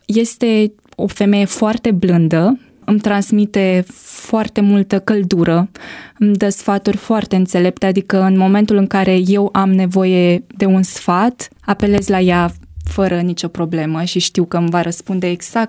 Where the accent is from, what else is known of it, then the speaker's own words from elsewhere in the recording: Piatra Neamț, Neamț County, Romania; am 22 de ani, deci sunt tânără, da. Am crescut în Piatra Neamț, deci sunt născută acolo, acolo am făcut și liceul. Acum sunt masterand. Am crescut într-o familie adventistă, dar semi-adventistă, aș putea spune, pentru că am crescut cu bunicii mei.